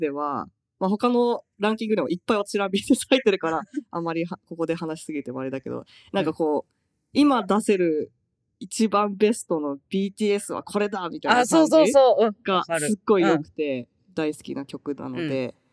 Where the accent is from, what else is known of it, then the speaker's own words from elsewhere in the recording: United States; そもそもアメリカに住んでて、うん、アメリカ育ちで